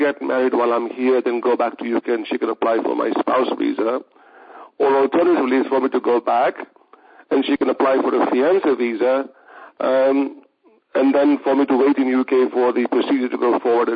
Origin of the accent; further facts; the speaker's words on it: India; born there; I am a British passport holder, Indian born.